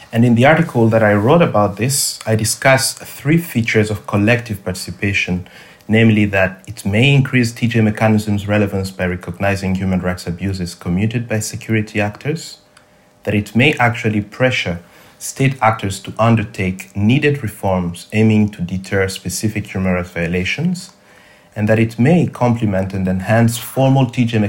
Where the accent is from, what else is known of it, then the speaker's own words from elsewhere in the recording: Eastern Congo, DR Congo; growing up in Eastern Congo, I have always been passionate about youth civic engagement.